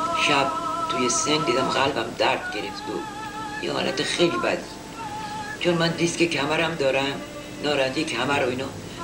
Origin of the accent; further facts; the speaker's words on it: North Iran, Iran; هر وقت میرم شمال از اون خیابون کوچه‌ای که من به دنیا اومدم از اون رد میشم